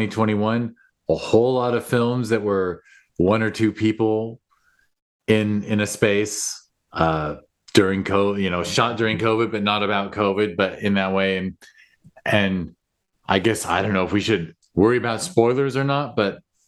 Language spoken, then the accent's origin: English; Studio City, California, United States; I grew up in Studio City, but then I was away for, not that anyone cares, but I was away for 15, 20 years, and then I actually returned to the Valley and ended up in Sherman Oaks